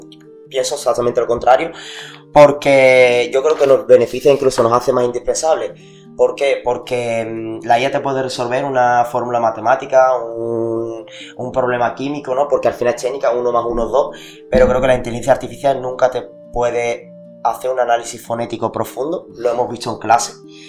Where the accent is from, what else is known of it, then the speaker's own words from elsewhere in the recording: Coria del Río, Andalusia, Spain; born there; nací en Sevilla, concretamente en Core del Río. Soy español, ¿no?, de origen árabe, y estoy cursando aquí Filología Hispánica en la Facultad de Filosofía y Letras de la Universidad de Cádiz.